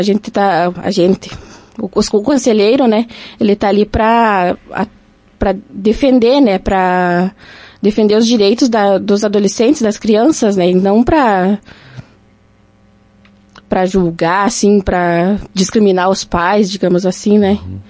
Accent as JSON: {"language": "Portuguese", "town": "Lagoa Vermelha", "region": "Rio Grande do Sul", "country": "Brazil", "tie": "born or raised there", "said": "Sou natural da Lagoa Vermelha e me criei com os meus pais no interior, na comunidade de Fátima, Fazenda dos Candeias, até os meus 18 anos."}